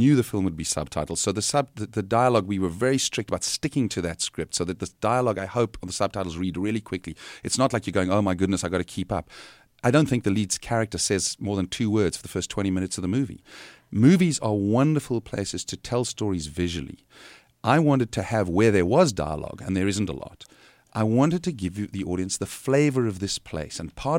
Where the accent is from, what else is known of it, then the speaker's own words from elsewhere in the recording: South Africa; one of the pressures we feel as a South African filmmakers